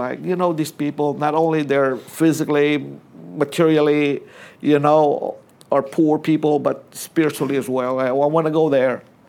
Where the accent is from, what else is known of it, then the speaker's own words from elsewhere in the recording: Philippines; I said, well, I'm a Filipino.